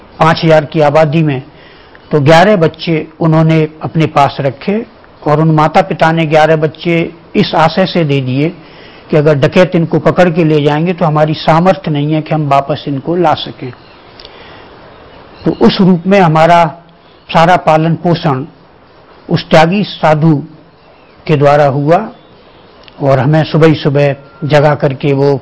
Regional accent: Porsa, Madhya Pradesh, India; और मैं मध्य प्रदेश के मुरैना जिला का रहने वाला हूँ

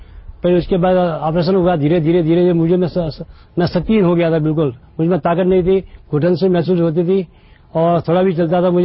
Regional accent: Sarupganj, Rajasthan, India; मैं सरूपगंज राजस्थान से आया हूँ।

